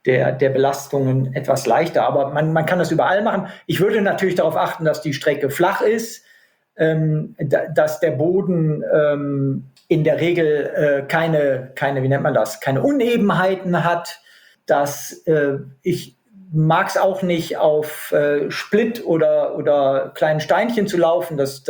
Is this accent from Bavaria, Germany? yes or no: no; North Rhine-Westphalia, Germany; in meiner Heimat am Niederrhein